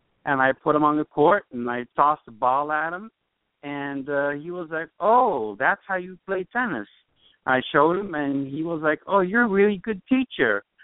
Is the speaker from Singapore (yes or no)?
no; Curaçao; I'm originally from the Dutch West Indies, which is in Curacao.